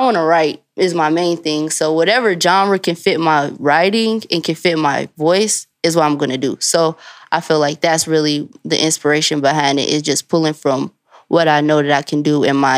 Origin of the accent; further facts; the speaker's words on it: Chicago, Illinois, United States; I'm from Chicago, so seeing other artists, like, do their thing as far as, like